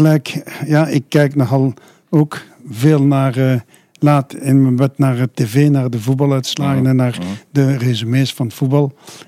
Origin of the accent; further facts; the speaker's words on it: Ghent, Flanders, Belgium; Ja. Geboren en getogen in Gent. Uh-huh. Mijn jeugd doorgebracht bij Gent.